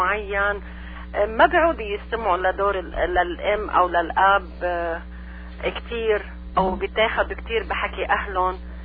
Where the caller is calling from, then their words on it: United States; يا انا عم بحكيكي من امريكا.